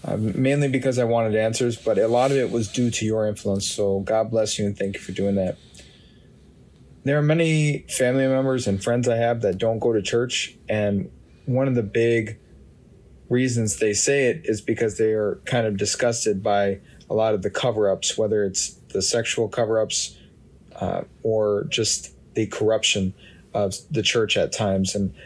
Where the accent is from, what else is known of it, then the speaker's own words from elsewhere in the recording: Bloomington, Minnesota, United States; Hey, Mr. Prager … I'm 34 years old, and I'm from Bloomington, Minnesota.